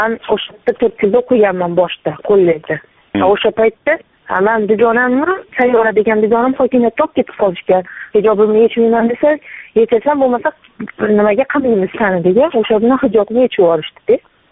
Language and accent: Uzbek; Khorezm Region, Uzbekistan; Ha, Xorazmdanman.